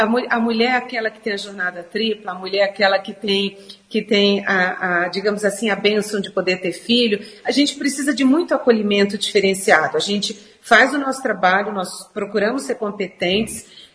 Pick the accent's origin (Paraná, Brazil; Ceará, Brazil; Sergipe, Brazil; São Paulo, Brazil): Ceará, Brazil; Eu tenho a prerrogativa de ter nascido numa propriedade rural, meus pais eram, né, agricultores, então eu venho lá do sertão do Ceará